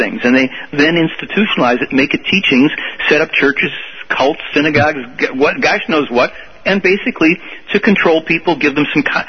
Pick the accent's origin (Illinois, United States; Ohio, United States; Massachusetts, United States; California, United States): Illinois, United States; Chicago; born there; No. I'm born here. I was born in Chicago. That's not too far.